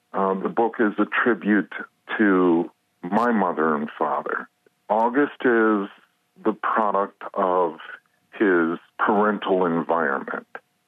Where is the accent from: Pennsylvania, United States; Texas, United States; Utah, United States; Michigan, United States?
Michigan, United States; Lansing; now in Detroit, United States; Well, actually, I was born and raised in Lansing.